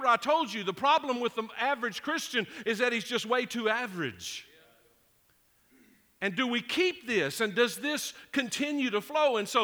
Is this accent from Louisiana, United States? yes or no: yes; Ruston, Louisiana, United States; I was raised in Ruston, Louisiana, but my mama and papa lived in Leary, Texas, not long far from here.